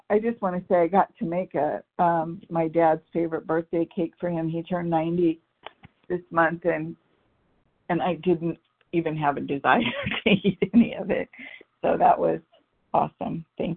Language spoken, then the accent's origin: English; California, United States; I'm from California on vacation in Florida this week.